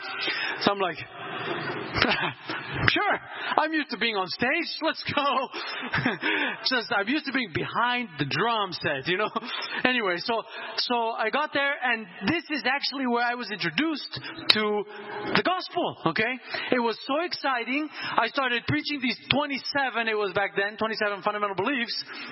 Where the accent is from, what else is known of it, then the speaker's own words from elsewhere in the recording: Switzerland; I grew up in Switzerland.